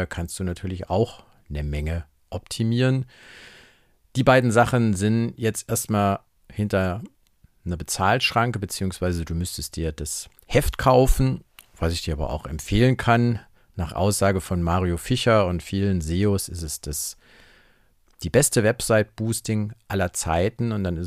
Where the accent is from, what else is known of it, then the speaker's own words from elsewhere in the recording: Saarland, Germany; im Saarland in meiner Heimat